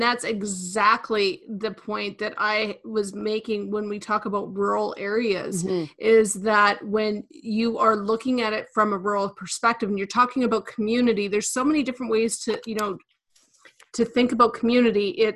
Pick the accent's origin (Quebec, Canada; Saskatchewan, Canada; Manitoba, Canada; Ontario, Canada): Manitoba, Canada; from, you know, a community here in rural Manitoba, if all of a sudden I had to go to, you know, from my hometown of 300